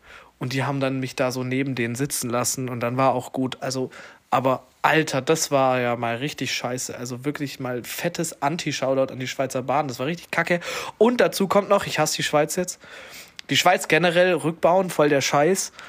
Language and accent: German; Baden-Württemberg, Germany; und ich bin ja eben auch Schwabe, so.